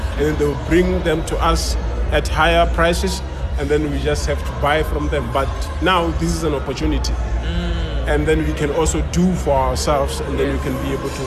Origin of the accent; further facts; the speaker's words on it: Limpopo, South Africa; Like you can see, we are from Limpopo.